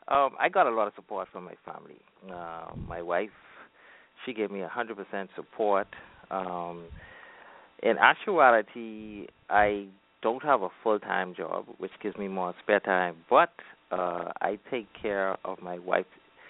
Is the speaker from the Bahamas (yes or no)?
yes; New Providence, Bahamas; born there; I was born in the Bahamas in a beautiful island called New Providence, which the capital is located. The capital is Nassau.